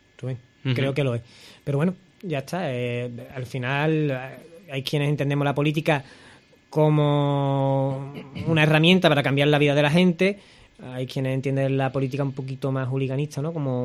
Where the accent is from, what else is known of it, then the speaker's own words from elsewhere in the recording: Cádiz, Andalusia, Spain; yo soy de Segunda Aguada, mi madre vive allí, mis amigos son del Cerro del Moro, sé la realidad que se vive allí